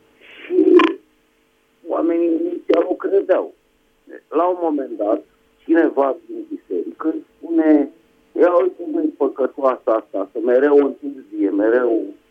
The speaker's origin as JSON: {"language": "Romanian", "region": "Bucharest", "country": "Romania", "said": "din București."}